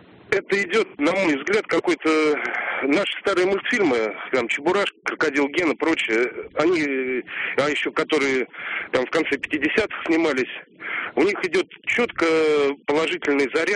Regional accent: Moscow, Russia; Добрый день … мне 36 лет, я из Москвы.

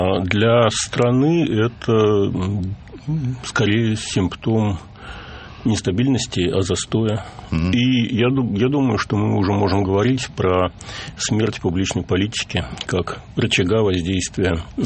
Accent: Moscow, Russia; Мы москвичи.

